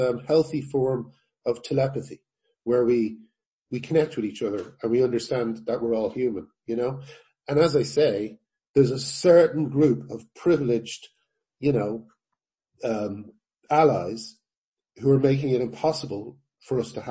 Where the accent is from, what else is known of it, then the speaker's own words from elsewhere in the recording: Ireland; I mean, like I grew up in Ireland, and when I was a kid, I would be fairly wounded by buying British comics